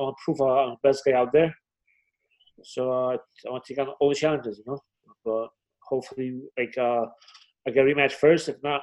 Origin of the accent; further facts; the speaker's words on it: Brooklyn, New York, United States; also born or lived in Poland; even though I'm Polish, I was raised in Brooklyn, New York. So I think I also have a big following of New Yorkers following me and being supportive.